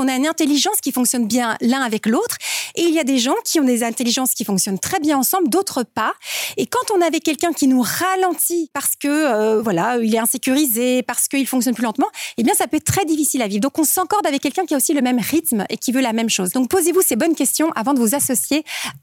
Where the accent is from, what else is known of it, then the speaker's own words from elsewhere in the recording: Belgium; Je viens de Belgique, c'est le signal, la petite collinette en Belgique de 600 mètres.